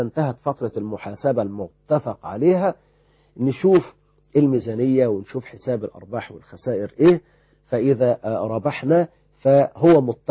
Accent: Egypt

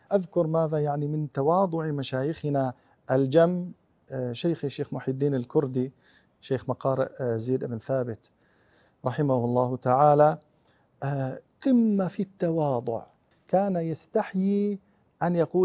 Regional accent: Kuwait; طبعا لا شك أن بلدنا الكويت البلد الطيب

